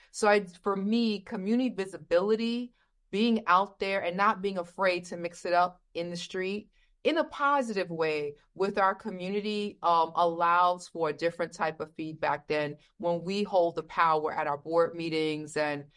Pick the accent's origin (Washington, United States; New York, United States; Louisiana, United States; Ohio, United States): New York, United States; Brooklyn; and I came from Bedford-Stuyvesant, Brooklyn. If anybody's listening understands what that means, before the $1 million, $3 million brownstones.